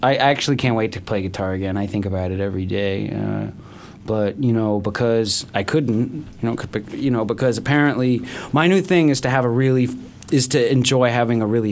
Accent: North Carolina, United States; I'm from North Carolina. The long evenings, long days, storytelling, sitting around. There's nothing to do.

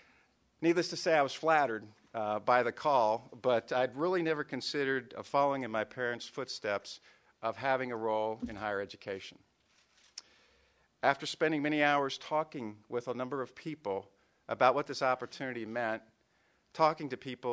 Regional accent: Columbia, Missouri, United States; I'm a proud Missourian. I grew up in Columbia. I'm a result of the Columbia Public Schools system.

